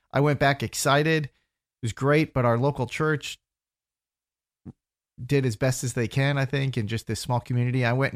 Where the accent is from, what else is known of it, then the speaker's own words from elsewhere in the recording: Staples, Minnesota, United States; I grew up in a small town, 3,000 people in central Minnesota named Staples, Minnesota. So it's about an hour north of St. Cloud, 2 hours north of the Twin Cities in the middle.